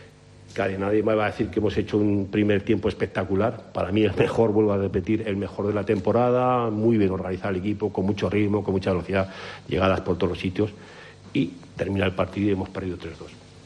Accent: Zaragoza, Aragon, Spain; Y yo ya vuelvo a decir, soy zaragozano

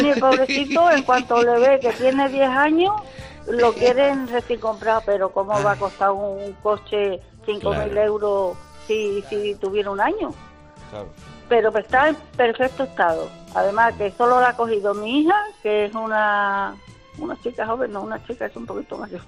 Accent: La Redondela, Andalusia, Spain; now in Sanlúcar la Mayor, Spain; Pero soy de la Redondela, de Huelva.

